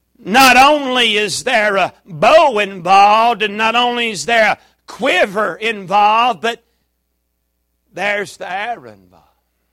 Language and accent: English; Murfreesboro, Tennessee, United States; I was raised in Murfreesboro, Tennessee